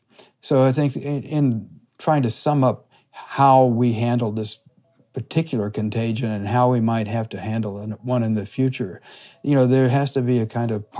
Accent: Texas, United States; which I can testify as a Texan is a rare act of clemency.

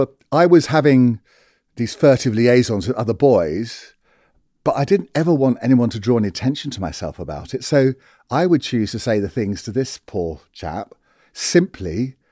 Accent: Bishop's Stortford, East of England, United Kingdom; born there; I was born in Bishop Stortford, but I was sent away to a boarding school from the age of 11 called Christ Hospital.

